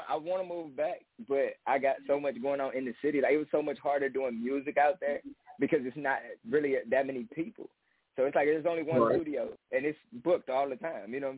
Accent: Cleveland, Ohio, United States; But it's from Cleveland. I'm from Cleveland, like, 100%. I consider myself a Cleveland artist still. No matter where I go, Cleveland is my heart. That's where I was born. That's where I got my start at.

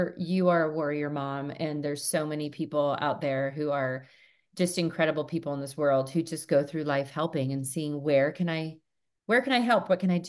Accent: Pleasant Hill, California, United States; now in Whitefish, United States; I come from Pleasant Hill, California, which was used to be a smaller farm town, and now I live in a smaller farm, kind of smaller town, Whitefish, Montana, which is growing.

